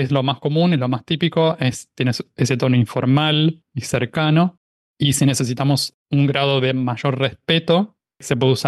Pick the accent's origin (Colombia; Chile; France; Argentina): Argentina; De hecho, el tú, a mí como argentino, me suena como una forma más respetuosa que el vos.